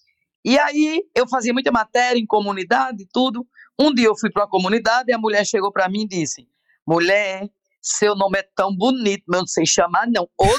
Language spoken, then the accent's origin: Portuguese; Pombal, Paraíba, Brazil; Eu sou de Pombal, né?